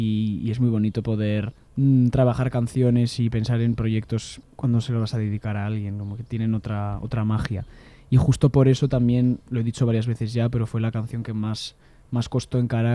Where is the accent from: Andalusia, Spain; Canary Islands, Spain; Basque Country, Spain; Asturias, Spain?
Basque Country, Spain; Getxo; yo soy de Getxo, del País Vasco, y la lluvia es muy típica allí.